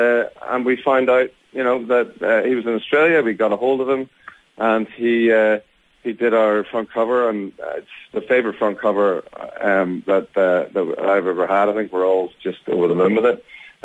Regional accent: Ireland; Their songs, their band are built into our DNA, you know, as Irish people.

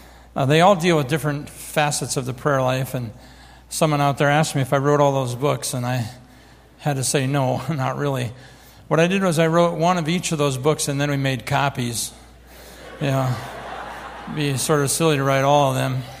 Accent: Rapid City, South Dakota, United States; She started going to the local Assembly of God church where I grew up out in Rapid City, South Dakota.

